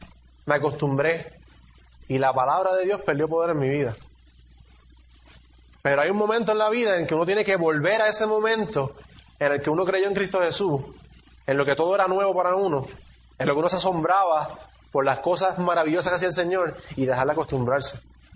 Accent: Puerto Rico; born there; nacimos en Puerto Rico y no nacimos en Siria

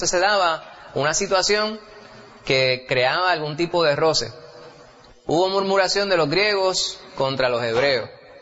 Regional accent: New York, United States; yo soy New Yorican dentro de esa categoría, ¿verdad? Yo nací en Nueva York de padres puertorriqueños.

